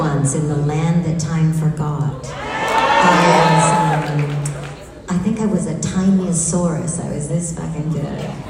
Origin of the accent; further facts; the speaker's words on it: Canada; But I come from Canada where we didn't have a lot of weed.